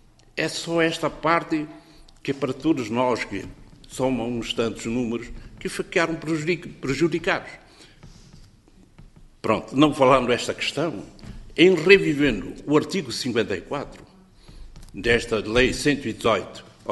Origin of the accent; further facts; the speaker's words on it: Portugal; Eu estou aposentado. Sou aposentado português. Continuo a dizer que eu sou português.